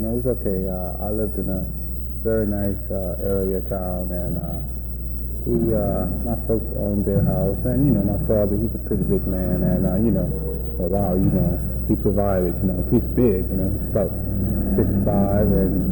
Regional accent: New Orleans, Louisiana, United States; Born and raised in New Orleans.

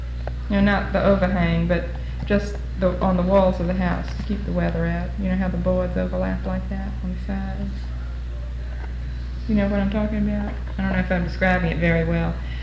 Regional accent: Georgia, United States; because I'm from South Georgia, too. And, you know, since we don't have rocks down here

